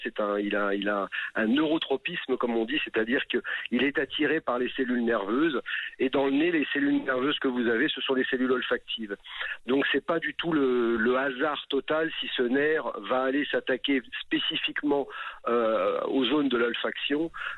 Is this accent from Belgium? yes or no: no; France; On ne peut pas toujours dire que c'est parce qu'on est français et qu'on aime la bonne bouffe